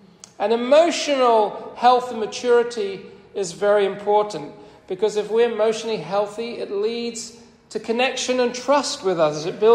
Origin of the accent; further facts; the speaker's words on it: United Kingdom; "Ooh, we're British, we're not emotional."